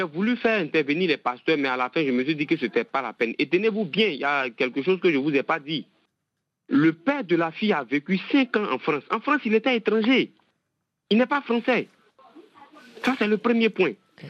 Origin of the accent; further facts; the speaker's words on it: Abidjan, Côte d’Ivoire; moi, je suis né de parents guinéens, mais à Abidjan. Je suis né à Abidjan, c'est ici que j'ai grandi, c'est ici que j'ai fait toutes mes études.